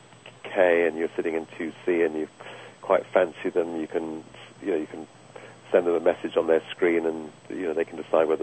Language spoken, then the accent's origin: English; England, United Kingdom; now in United States; despite the fact that I'm English and don't have an American accent.